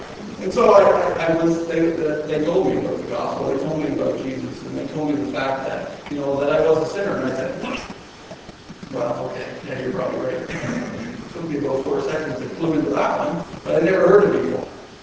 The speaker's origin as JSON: {"language": "English", "region": "Nova Scotia", "country": "Canada", "tie": "born or raised there", "said": "I was born and raised in Nova Scotia, and I was born into a church-going home."}